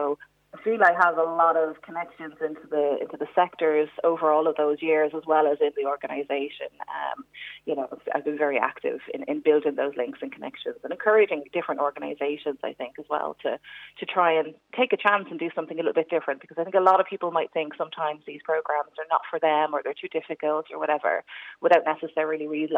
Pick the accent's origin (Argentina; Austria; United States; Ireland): Ireland; Coolock, Leinster; I grew up in Coolock. My family are still there. I went to the schools there, went to the clubs there, know all of the local spots.